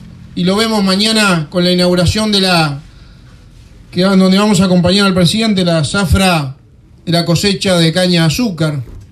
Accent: Uruguay; nos tiene que unir como sociedad y como uruguayos.

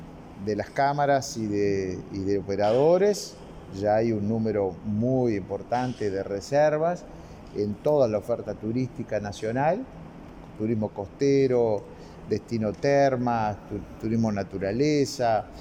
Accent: Uruguay; somos pocos los uruguayos

